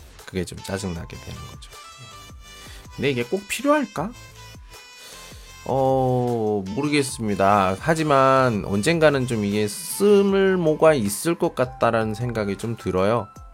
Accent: South Korea; now in China; 여기는 중국이고 저는 한국 사람이고

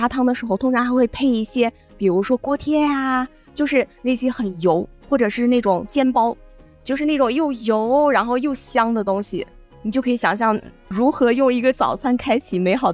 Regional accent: Hefei, Anhui, China; 是在我的家乡。嗯，是安徽合肥。

